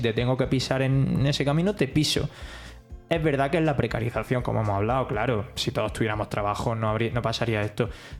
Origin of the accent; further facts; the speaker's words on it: Agua Dulce, Andalusia, Spain; Yo vengo de Almería, bueno, Agua Dulce, que está al lado de Almería, y a mí me encanta.